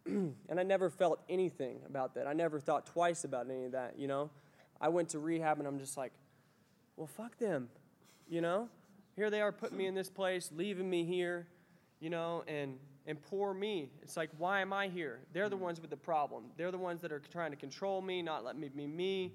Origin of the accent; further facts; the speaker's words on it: Atlanta, Georgia, United States; moved away as an adult; now in Salt Lake City, United States; I spent all my years growing up in Atlanta, and for whatever reason, my higher power found it necessary for me to come to Salt Lake City.